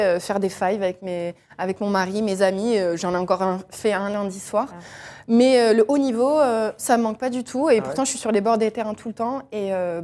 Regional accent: Angers, Pays de la Loire, France; Je suis d'Angers, j'allais avec mon papa, avec mon frère, voir les matchs d'Angers quand ils étaient en Ligue 2 à l'époque.

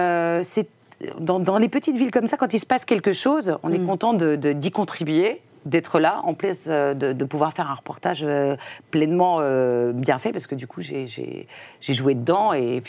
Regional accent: Compiègne, Hauts-de-France, France; Le 20 juillet 1971, et à Compiègne, dans l'Oise. Donc, je suis picarde.

